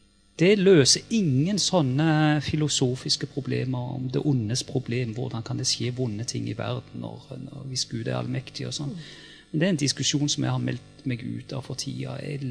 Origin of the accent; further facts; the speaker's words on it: Agder, Norway; når jeg vokste opp på Sørlandet på 60- og 70-tallet